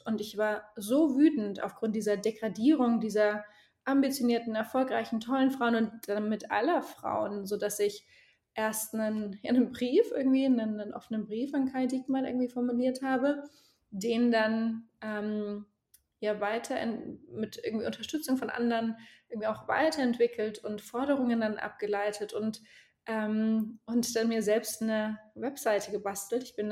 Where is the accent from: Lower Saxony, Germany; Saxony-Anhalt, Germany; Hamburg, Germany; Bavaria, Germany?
Bavaria, Germany; Erdäpfel, das haben wir auch in Franken. Ich bin ja Fränkin im südlichen Deutschland.